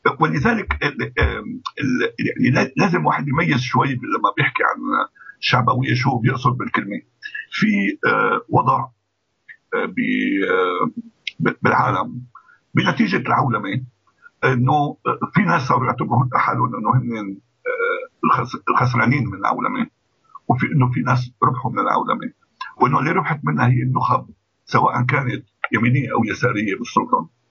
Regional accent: Syria; مثل ما أنا سوري بيعنوه طبعا قبل كل شيء سوري

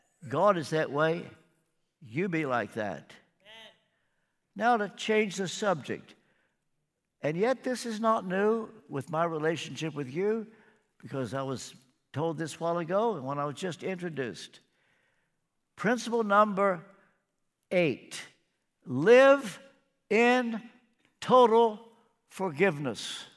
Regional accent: Kentucky, United States; I don't want any of you to think that I'm a cut above you because I'm from Kentucky.

